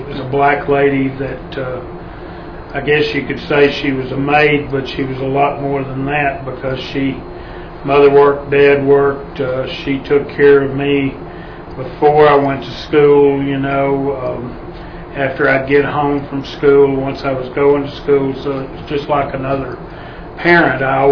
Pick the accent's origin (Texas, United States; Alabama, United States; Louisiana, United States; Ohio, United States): Texas, United States; also born or lived in Saltillo, Texas; Well, I grew up in East Texas. I was born in 46, September 24th of 46. Actually, it says on my birth certificate, Saltillo, Texas